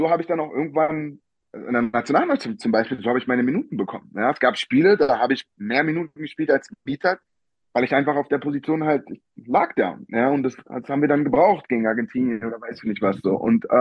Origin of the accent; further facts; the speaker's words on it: Germany; Aber ich bin ja hier in Deutschland groß geworden und auch in der deutschen Basketballkultur.